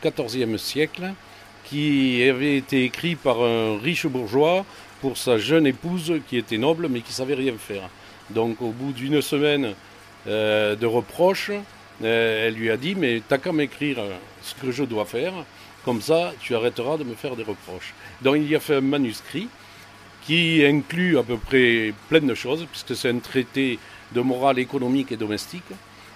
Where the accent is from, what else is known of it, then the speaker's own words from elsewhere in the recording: La Guépie, Occitanie, France; born there; je suis né à la Guépie, dans la rue du Barry, à 1600 mètres de la borne départementale. Et d'origine avéronaise, du côté de mon père et de ma mère.